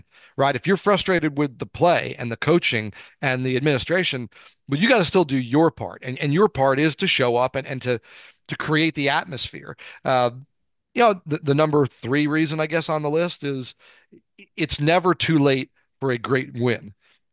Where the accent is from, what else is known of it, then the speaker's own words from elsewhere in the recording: New Jersey, United States; And where I grew up, so I'm from the North. I'm from North Jersey.